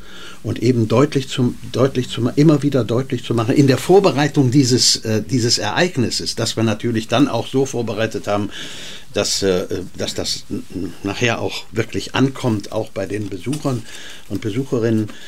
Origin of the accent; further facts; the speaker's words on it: Bad Arolsen, Hesse, Germany; Einmal vormittags in meinem Heimatort in Bad Arolsen